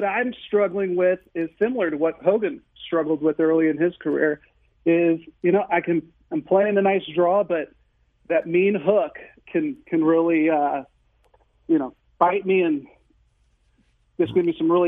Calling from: Manchester, Missouri, United States; So I am in the West County, Manchester area.

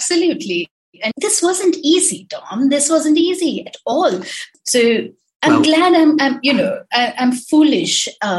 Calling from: Navi Mumbai, Maharashtra, India; I'm in Bombay.

